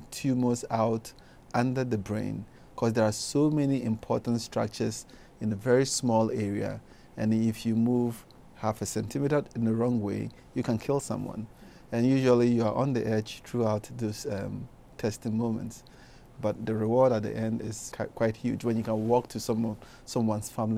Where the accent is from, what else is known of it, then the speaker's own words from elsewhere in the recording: Ghana; what it meant for a boy growing up in Ghana to say